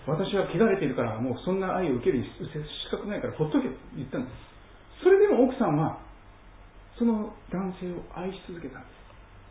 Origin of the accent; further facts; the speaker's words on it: Kansai, Japan; あの関西の出身ですからね